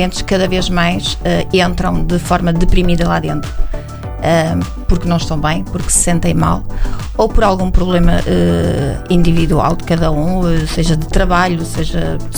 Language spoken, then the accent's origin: Portuguese; Viana do Castelo, Portugal; abrir uma clínica em Viana, que é a minha terra